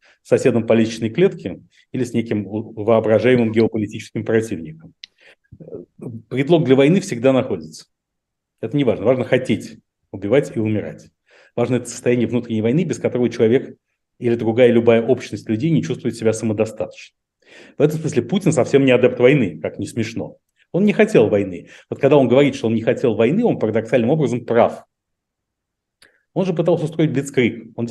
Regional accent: Russia; moved away as an adult; also born or lived in Soviet Union; Этот год открыл для меня необходимость покинуть страну, Российскую Федерацию, в которой я родился. Родился я в Советском Союзе. Ну, в общем, страну, в которой я вырос, и которую покидать не собирался.

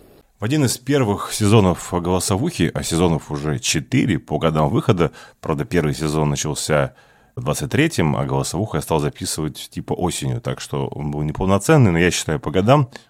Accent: Saint Petersburg, Russia; я ленинградец, у меня есть медаль, рожденная в Ленинграде, петербуржец в третьем поколении

